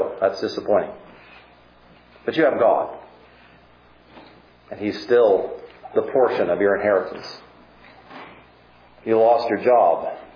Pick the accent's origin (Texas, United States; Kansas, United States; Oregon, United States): Kansas, United States; Concordia; I grew up in Concordia